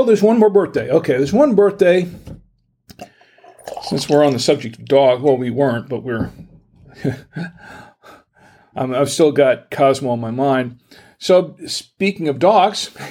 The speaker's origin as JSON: {"language": "English", "town": "Gainesville", "region": "Florida", "country": "United States", "tie": "born there", "lives_now": "Charlotte, United States", "said": "And to be honest, I still think of Florida as my home. I was born in Florida. I was born in born in a hospital in Gainesville, but spent the first 2 years of my life pretty much living on the beach. Flagler Beach"}